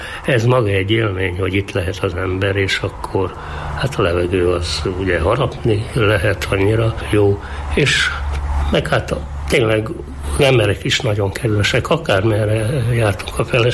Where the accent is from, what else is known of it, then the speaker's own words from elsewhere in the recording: Borsod-Abaúj-Zemplén, Hungary; Én olyan vidékről jöttem, ahol hagyománya van, a matyó tojásfestők is híresek.